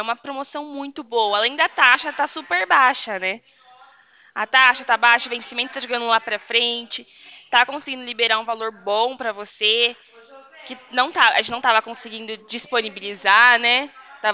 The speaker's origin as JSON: {"language": "Portuguese", "town": "Rio Claro", "region": "São Paulo", "country": "Brazil", "said": "Aqui a gente é aqui de pertinho, né? Eu sou de Rio Claro."}